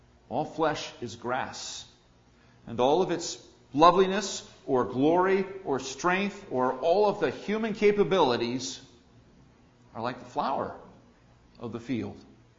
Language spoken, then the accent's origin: English; Delaware Valley, United States; That's just wrong for somebody born and raised in the Delaware Valley.